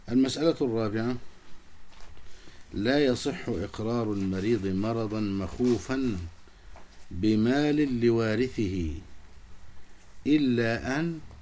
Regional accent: Egypt; كثير خصوصا عندنا في مصر كثير يحصل هذا

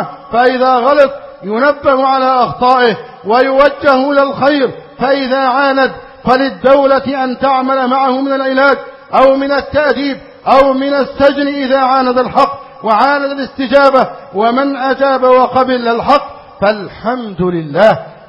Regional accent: Egypt

